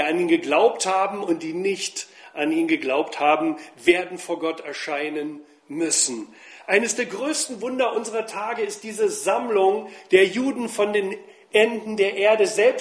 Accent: East Germany, Germany; Ich komme aus Ostdeutschland. Ich bin also ein richtiger Ossi.

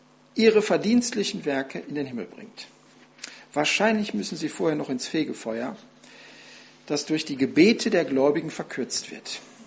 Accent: Radevormwald, North Rhine-Westphalia, Germany; Ich komme aus Rade vorm Wald heute Abend. In Rade vorm Wald gibt es eine Story, die erzählen sich die Leute bis heute.

